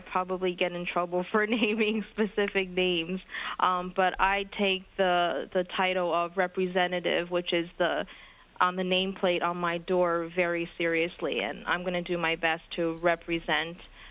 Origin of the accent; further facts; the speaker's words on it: United States; First and foremost, I am an American. I was born and raised here, and that will be dominating my view.